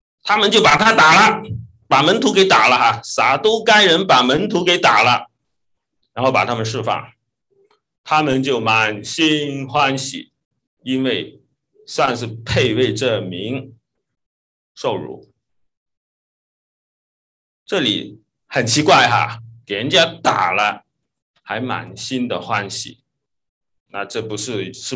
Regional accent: China; 我们就这一句话从大陆来的人都学过哈，我们中学课本就有这句话哈

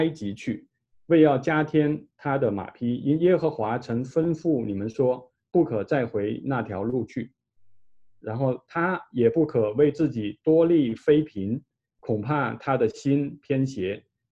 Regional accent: China; 比如说我们中国有啊，就很多什么火烧庆功楼啦，什么杯酒释兵权啦

